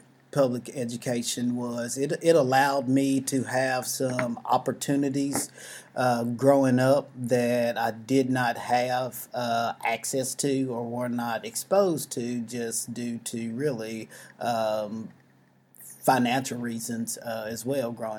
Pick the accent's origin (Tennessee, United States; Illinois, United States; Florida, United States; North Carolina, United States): Tennessee, United States; Gallatin; now in Hendersonville, United States; I'm originally from Gallatin, Tennessee. I currently reside in Hendersonville, Tennessee.